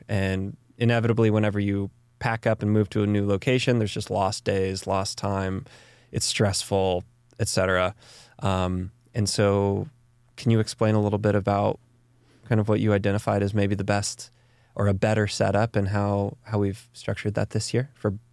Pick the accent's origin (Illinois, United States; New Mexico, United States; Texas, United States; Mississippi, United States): Texas, United States; now in Durango, United States; I, growing up in Texas, I remember thinking, oh, March is when the weather gets good.